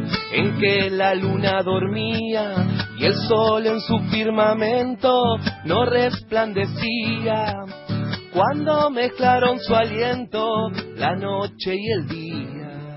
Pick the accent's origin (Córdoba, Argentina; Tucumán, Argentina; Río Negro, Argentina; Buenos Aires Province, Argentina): Buenos Aires Province, Argentina; Avellaneda; soy de Avellaneda, del barrio de Piñeiro.